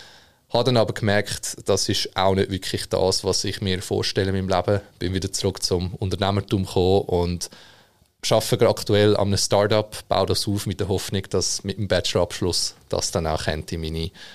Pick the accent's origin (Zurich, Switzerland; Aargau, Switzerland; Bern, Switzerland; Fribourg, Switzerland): Zurich, Switzerland; Ich komme ursprünglich aus Zürich